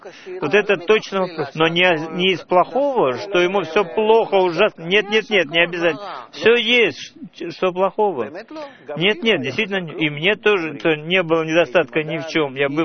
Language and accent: Russian; Israel; Вот я, допустим, вырос в Мошаве, гулял на природе, в садах.